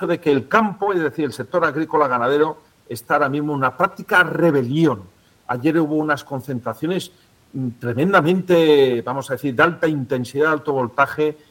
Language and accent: Spanish; Spain; la realidad es que en mi país, en España, se come peor. Yo recuerdo de niño se comía un pescado de primerísima calidad